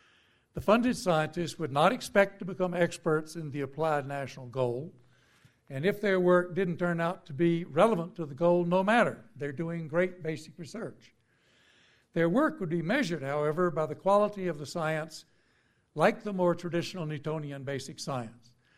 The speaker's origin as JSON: {"language": "English", "town": "San Diego", "region": "California", "country": "United States", "tie": "born or raised there", "said": "the annual meeting of the AAAS next February will be in my hometown in San Diego"}